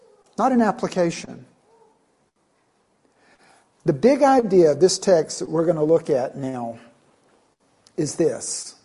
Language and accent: English; Greenville, South Carolina, United States; I grew up in Greenville, have family there still and a home there, which is known as the belt buckle of the Bible Belt.